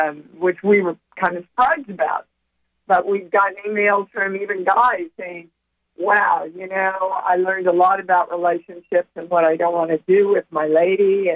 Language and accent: English; Kansas, United States; Like, you know, I was raised in Kansas. We were very poor, very religious family, a Methodist family, and my grandmother used to say to me … you don't need any more than you need.